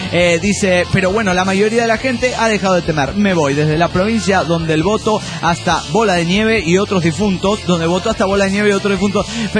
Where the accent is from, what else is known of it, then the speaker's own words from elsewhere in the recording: Mexico City, Mexico; del DF mexicano.